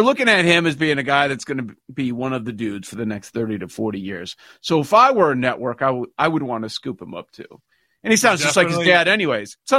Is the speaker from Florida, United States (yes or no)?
no; Chicago, Illinois, United States; So we grew up in Chicago. Jordan's it. Jordan's everything.